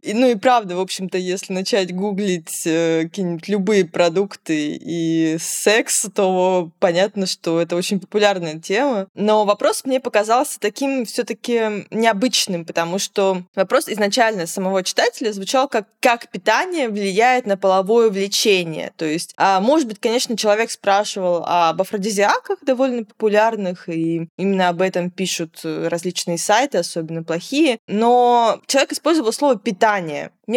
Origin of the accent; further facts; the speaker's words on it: Adygea, Russia; Я из Адыгеи просто как бы.